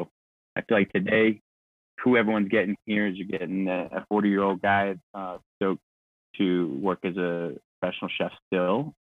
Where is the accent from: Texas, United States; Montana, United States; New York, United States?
Montana, United States; I grew up in Southwest Montana, you know, with a small family